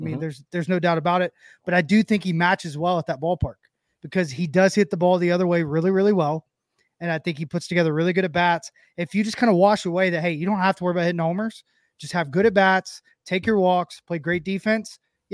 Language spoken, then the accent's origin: English; Tennessee, United States; Oh, I'm from Tennessee and I can't get anything right.